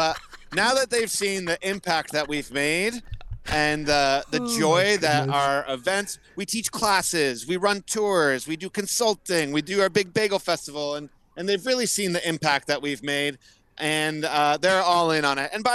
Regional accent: Massachusetts, United States; also born or lived in Minnesota / Israel; I grew up outside of New York. I grew up in Massachusetts and Minnesota and Israel.

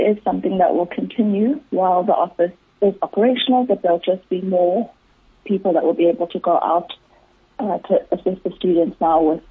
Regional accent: South Africa; As a South African, it's so liberating to say that I have never been safer than I've been in Israel.

